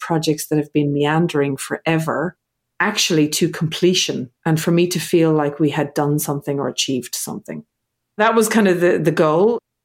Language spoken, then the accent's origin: English; Ireland; now in Australia; I'm living in Australia. I'm from Ireland. My husband is Hungarian.